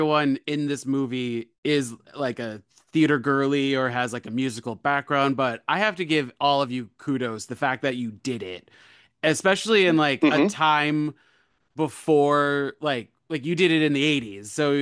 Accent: Selden, New York, United States; I was gonna say I grew up on Long Island, but I grew up more in Suffolk County, in Selden area

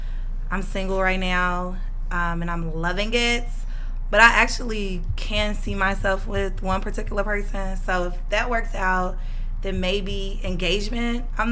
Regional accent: Chicago, Illinois, United States; so I'm originally from Chicago, and they actually have like affordable apartment buildings that have like several units in them that you can purchase.

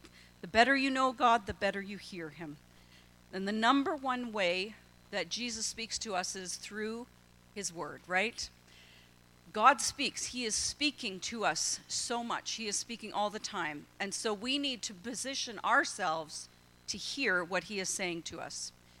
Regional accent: Camrose, Alberta, Canada; thankful that in my hometown in Camrose

